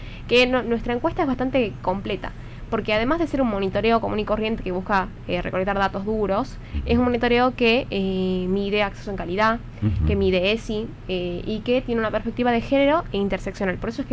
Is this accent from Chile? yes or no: no; Orán, Salta, Argentina; now in Tucumán, Argentina; Yo de hecho soy de Salta, soy de Orán.